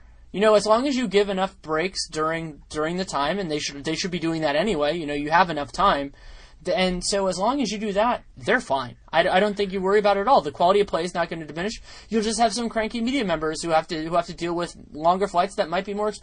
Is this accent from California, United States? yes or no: yes; California, United States; And for me, as a Californian, it gets frustrating also because you hear all the talk about travel